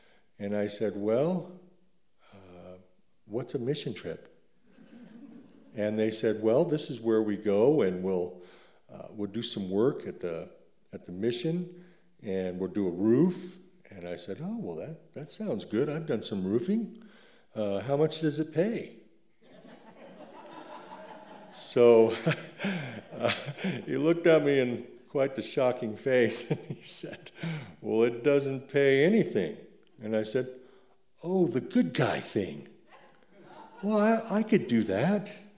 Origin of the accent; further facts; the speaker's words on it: Casper, Wyoming, United States; So like I said, I came from Casper, Wyoming, where I lived most of my life.